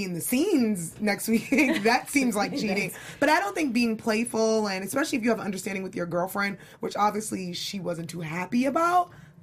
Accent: Boston, Massachusetts, United States; We grew up together in Boston.

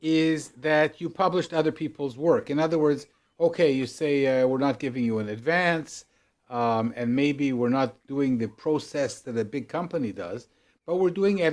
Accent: Canada; now in Israel; I'm Canadian and I live in Israel.

